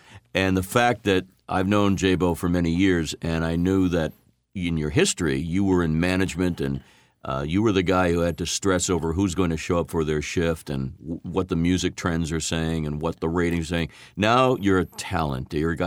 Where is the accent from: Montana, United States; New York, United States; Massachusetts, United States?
Massachusetts, United States; I mean, I grew up on the South Shore of Boston